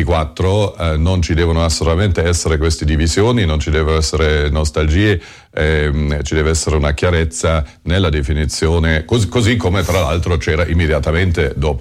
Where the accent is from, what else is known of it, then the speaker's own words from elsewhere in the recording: Germany; now in Italy; sono tornato qui anni fa, ho chiesto anche la cittadinanza italiana, però ho comunque sempre mantenuto la cittadinanza tedesca. Cioè io da tedesco